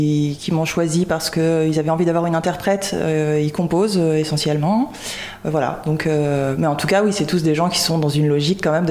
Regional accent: Paris, Île-de-France, France; je suis parisienne à l'origine, même si moi, en ce moment je suis un peu entre Paris et Nantes.

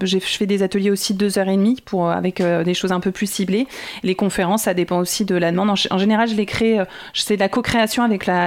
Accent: Surgères, Nouvelle-Aquitaine, France; Exactement, j'ai été élevée à Surgères et j'ai vécu à Surgères de 6 à 19 ans.

